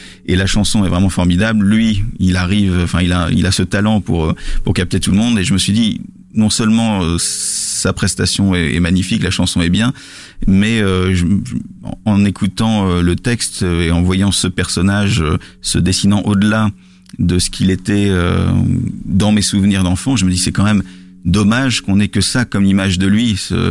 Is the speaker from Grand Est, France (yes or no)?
no; Lille, Hauts-de-France, France; je suis pas parisien, je suis lillois, donc j'avais pas fait le voyage exprès